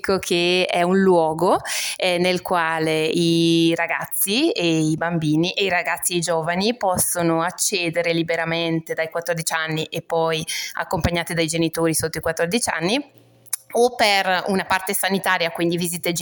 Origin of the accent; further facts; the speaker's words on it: Brescia, Lombardy, Italy; born there; Allora, sono nata a Brescia